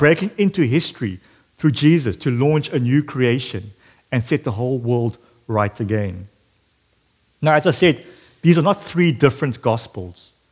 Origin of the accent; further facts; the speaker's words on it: South Africa; back in my home country, South Africa